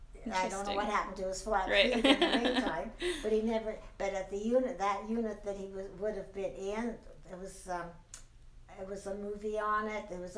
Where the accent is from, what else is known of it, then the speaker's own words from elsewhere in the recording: Alsask, Saskatchewan, Canada; Well, I was born in Alsace, Saskatchewan. Mm-hmm. But our family lived in a little town that was too small to have a hospital. It was called Erie.